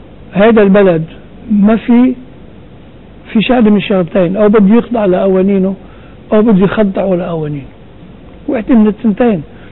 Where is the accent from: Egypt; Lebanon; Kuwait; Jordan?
Lebanon; اذا كانوا بالفعل عنا النوايا نحن كلنا سوا كلبنانيه انه نرجع نبني هالبلد